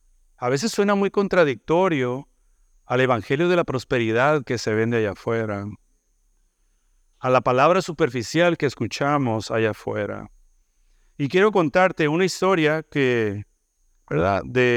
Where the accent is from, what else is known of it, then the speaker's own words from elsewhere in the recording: Ensenada, Baja California, Mexico; En el centro, ahí está la ciudad donde crecí. Ensenada, Baja California. Sin embargo, yo no nací en México. Yo nací en Estados Unidos. Nací en California.